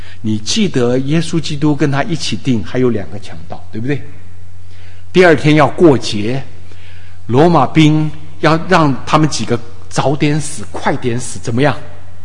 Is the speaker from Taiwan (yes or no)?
yes; Taiwan; now in China; 我生在台湾，长在台湾的